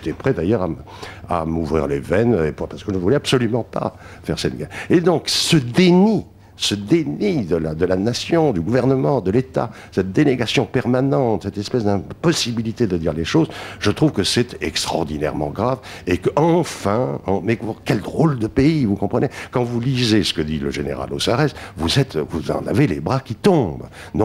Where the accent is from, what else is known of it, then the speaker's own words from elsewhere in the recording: France; J'étais à Bordeaux, je suis dans une famille anglophile, l'occupation allemande, le vichisme, je suis un Français vraiment atypique.